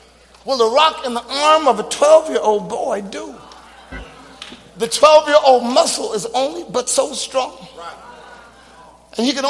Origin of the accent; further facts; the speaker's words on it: New York, United States; Now, I'm from New York.